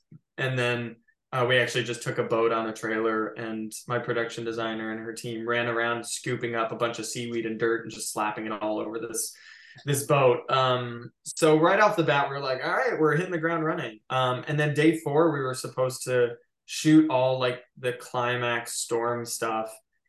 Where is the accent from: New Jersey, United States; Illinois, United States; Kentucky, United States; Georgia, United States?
Illinois, United States; Chicago; I grew up in Chicago. Like it's different every year.